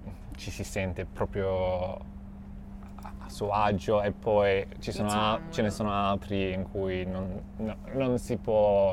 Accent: Cape Town, Western Cape, South Africa; Italian is a second language; vengo da Cape Town in Italia a voi

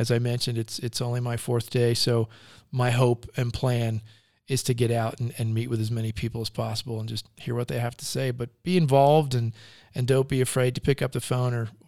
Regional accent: New York, United States; growing up in New York area and living in two of the most horrific places you can imagine for traffic, Southern California and Virginia, DC area.

